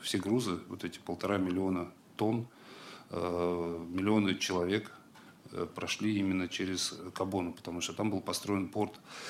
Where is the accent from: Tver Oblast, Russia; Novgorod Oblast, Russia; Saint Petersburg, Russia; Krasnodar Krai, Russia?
Saint Petersburg, Russia; Тем более, лично я сам ленинградец